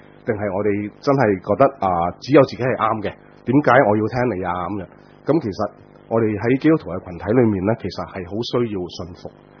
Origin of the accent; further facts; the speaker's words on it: China; 咁有時好複雜，我哋中國人嗰啲即係親屬關係咁樣